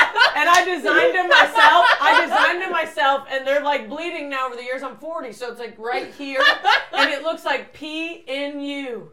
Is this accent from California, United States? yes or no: no; Indiana, United States; I'm already from Indiana. We're behind the eight ball, bubby.